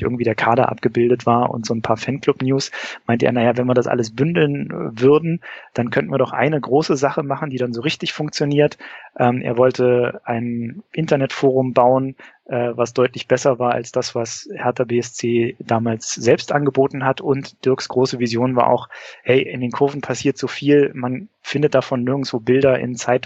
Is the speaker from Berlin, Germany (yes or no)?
yes; Berlin, Germany; geboren und aufgewachsen in Berlin, geboren 1978, aufgewachsen im Eichkamp, quasi in direkter Nachbarschaft zum Mommsenstadion.